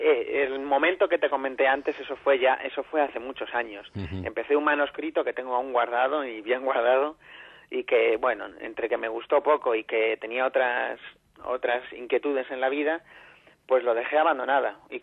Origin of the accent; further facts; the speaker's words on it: Madrid, Community of Madrid, Spain; yo soy madrileño, soy vallecano, y yo no hablo de lo que conozco, sino hablo también aparte de lo que quiero. Yo me considero amante de esta ciudad 100% y amante de mi barrio, no solo por vivir en él, sino por construirlo. Soy joven aún